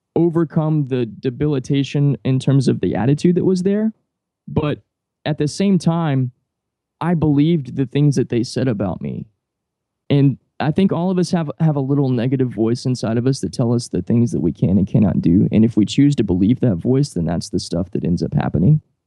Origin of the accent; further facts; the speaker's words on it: the South, United States; I grew up in the South in America.